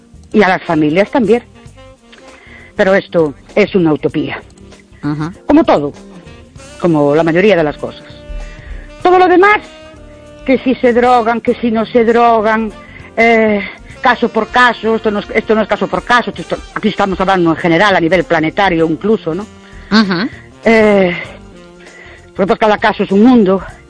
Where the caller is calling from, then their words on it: Ourense, Galicia, Spain; de Ourense.